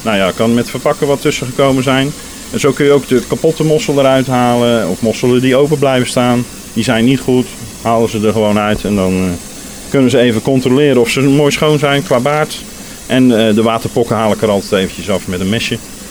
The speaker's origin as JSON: {"language": "Dutch", "region": "Zeeland", "country": "Netherlands", "said": "Ik ben zelf een echte Zeeuw, dus ik haal ze ook gewoon echt uit Zeeland."}